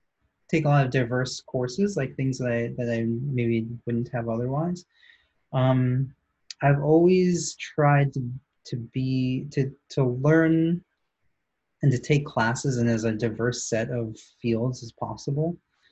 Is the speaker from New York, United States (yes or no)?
yes; New York, United States; I also liked that I grew up in New York. So NYU was pretty close to home, to my parents' house.